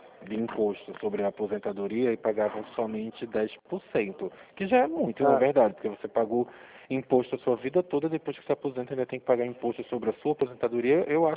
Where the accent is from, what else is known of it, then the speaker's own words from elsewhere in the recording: Pernambuco, Brazil; now in Rio Claro, Brazil; eu falo da cidade de Rio Claro, interior de São Paulo. Eu sou de Pernambuco, mas moro aqui, em São Paulo.